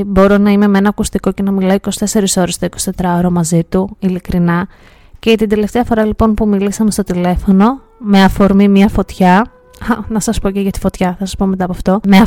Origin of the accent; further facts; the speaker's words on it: Western Greece, Greece; Εγώ ζω, το χωριό μου είναι στον προστατευμένο υδροβιότοπο Κοτιχείου Στροφιλιάς.